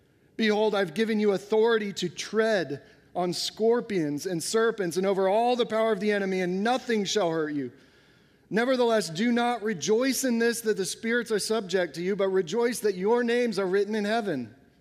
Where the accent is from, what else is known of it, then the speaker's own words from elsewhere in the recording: Florida, United States; I grew up in Florida near Cape Canaveral, so this has always kind of interested me.